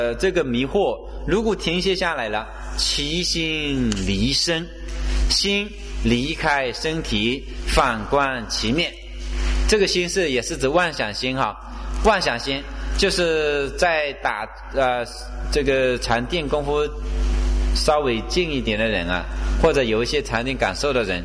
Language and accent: Chinese; China; 我们中国人不行，我们中国是吃饱了干活干不动你会累死